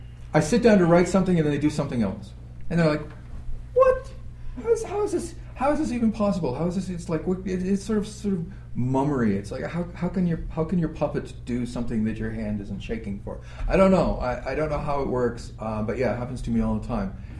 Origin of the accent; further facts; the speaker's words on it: New England, United States; Yeah, I mentioned when we started this, I'm from New England. And New England has a very strong storytelling tradition.